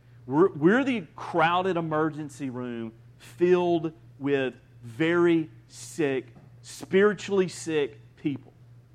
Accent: Alabama, United States; Now, I grew up in Alabama, and I think many of you grew up in the South, and we live in the South.

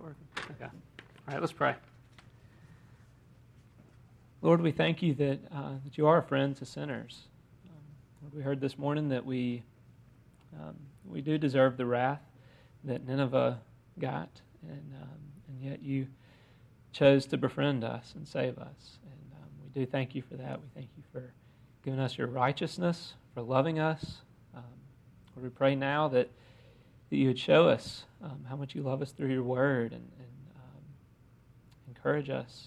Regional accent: Brookhaven, Mississippi, United States; All right, so I grew up in Brookhaven. If you know where that is, South Mississippi, about an hour south of Jackson.

